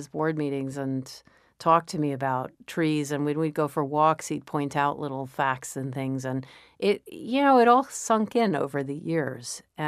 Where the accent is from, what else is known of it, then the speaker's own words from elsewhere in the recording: Washington, District of Columbia, United States; I grew up in Washington, D.C., and we had this big backyard that had a beech tree in it